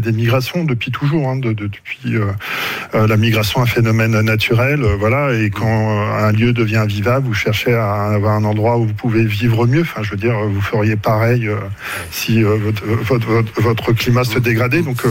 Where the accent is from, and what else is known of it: Hauts-de-France, France; now in Grenoble, France